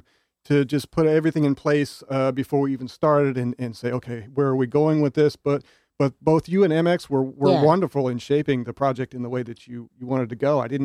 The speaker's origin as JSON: {"language": "English", "region": "Virginia", "country": "United States", "lives_now": "New Haven, United States", "said": "I'm originally from Virginia, North Carolina."}